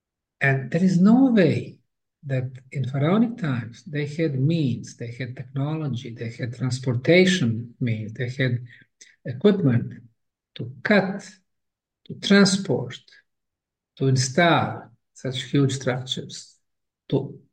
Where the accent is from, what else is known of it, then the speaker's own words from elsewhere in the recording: Bosnia & Herzegovina; also born or lived in Houston, United States; And then I came to my home country of Bosnia. Before that, I was spending like 25 years in Houston, Texas.